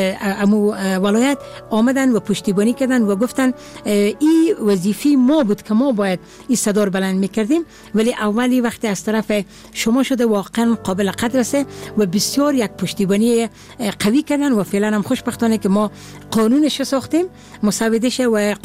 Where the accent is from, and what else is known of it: Herat, Afghanistan; now in Kabul, Afghanistan